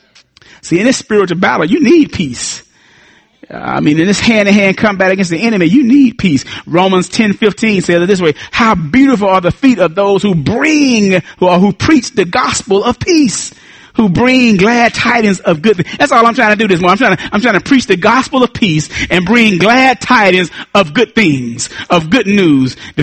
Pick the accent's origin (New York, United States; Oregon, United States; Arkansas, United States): Arkansas, United States; I'm from Arkansas. We used to play them in football.